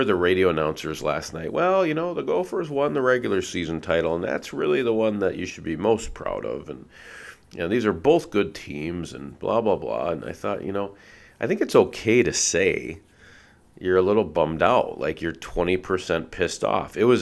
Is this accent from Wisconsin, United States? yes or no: no; Minnesota, United States; growing up in Minnesota, I have seen very, very little wins.